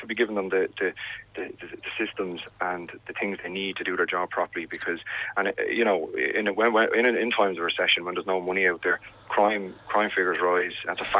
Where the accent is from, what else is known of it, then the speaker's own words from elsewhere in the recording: Dublin, Leinster, Ireland; when I was growing up in Finglas, and it's certainly the way I think it should be done.